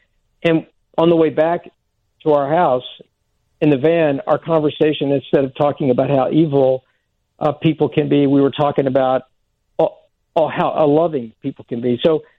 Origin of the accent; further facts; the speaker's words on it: Oklahoma, United States; I grew up in Oklahoma, and when the Oklahoma City bombing happened at the Murrah Building